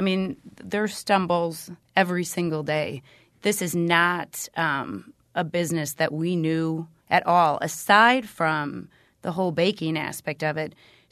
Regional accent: Milwaukee, Wisconsin, United States; We were born and raised in Milwaukee. We wanted to stay here. We had strong roots here.

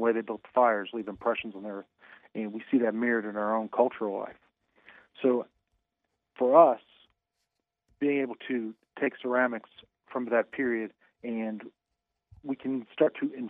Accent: Ohio, United States; I grew up in Southern Ohio.

